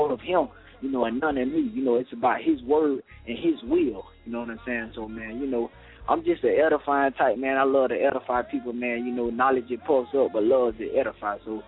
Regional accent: Jacksonville, Florida, United States; Well, you know, man, I'm from Jacksonville, Duval County, and pretty much me, I was not born and raised in the church at all.

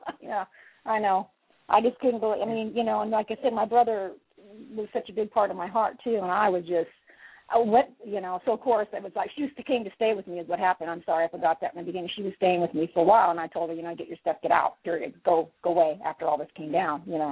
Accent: New Mexico, United States; but yeah, I'm from New Mexico, but I wouldn't live there again.

